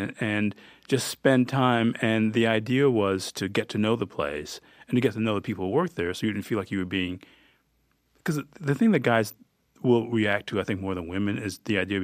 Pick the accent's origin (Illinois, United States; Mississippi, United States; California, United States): Mississippi, United States; Hattiesburg; Yeah, I'm from Hattiesburg, my family, so I know when you say suburb of Jackson, that's a really touching and politic way to put it.